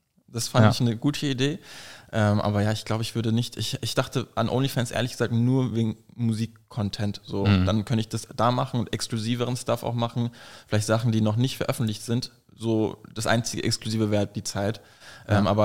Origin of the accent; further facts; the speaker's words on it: Berlin, Germany; also born or lived in Bursa, Turkey; ich bin in Zehlendorf geboren, sind dann in den 90ern für ein paar Jahre nach Bursa gezogen, sind dann zurück nach Berlin zur Sonnenallee.